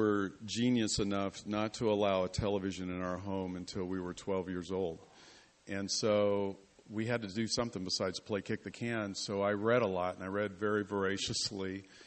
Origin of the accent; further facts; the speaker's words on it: Loma Linda, California, United States; born there; And I'm a California boy. I was born in Loma Linda.